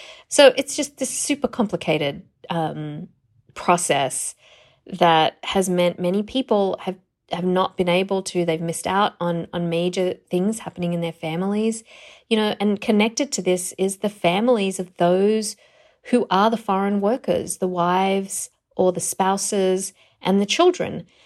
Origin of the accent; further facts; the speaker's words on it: India; also born or lived in Australia; now in United States; I'm Indian. I was born in India. My parents immigrated to Australia, and that is my citizenship when I came to the United States.